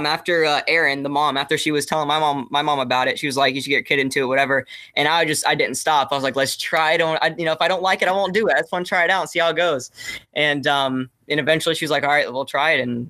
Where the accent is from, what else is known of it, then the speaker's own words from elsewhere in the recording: St. Cloud, Florida, United States; in a town called St. Cloud. It's like 30 minutes south of Orlando. So when people ask me, I just say I'm from Orlando, Florida. But it's a little town called St. Cloud, born and raised.